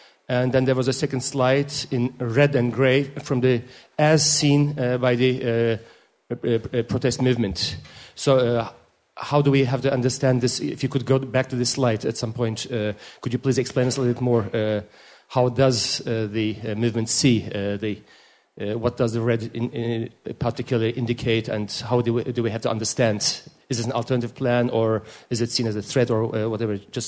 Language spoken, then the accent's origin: English; Istanbul, Turkey; English is a second language; I'm coming from Istanbul.